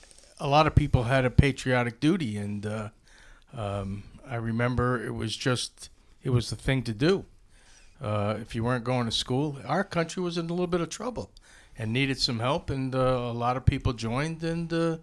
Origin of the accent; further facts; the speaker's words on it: Port Chester, New York, United States; from Port Chester, New York.